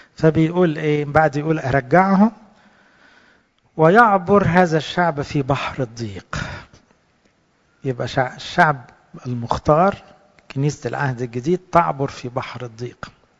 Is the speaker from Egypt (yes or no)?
yes; Egypt; صحيح نحب بلادنا مصر ونصلي لها، لكن إحنا انتمائنا الأول للسماء، للمسيح نفسه